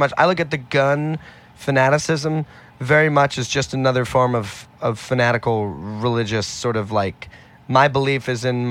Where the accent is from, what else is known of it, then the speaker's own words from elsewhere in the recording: Manhattan, New York, United States; born there; But I was born in Manhattan.